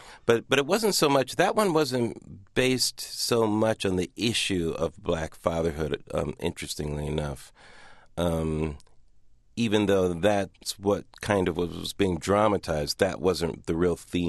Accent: Pomona, California, United States; I grew up in Pomona, California, suburb of Los Angeles. 30 miles east of Los Angeles.

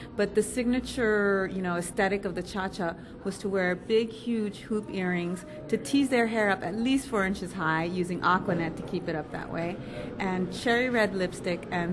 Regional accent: Los Angeles, California, United States; I'm a Chicana born and raised in Los Angeles.

